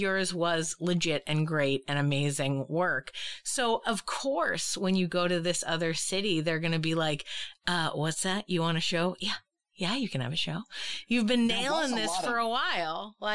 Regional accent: Boston, Massachusetts, United States; So New York has like a roughness, but because I was from Boston, I already had the like fierceness quotient of like, you know, sort of a rough and tumble situation

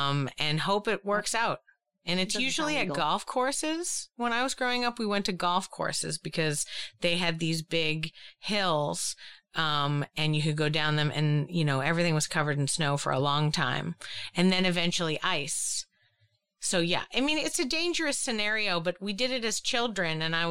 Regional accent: New England, United States; I mean, I grew up in New England. There were a lot of people asking me to ski and I didn't ski.

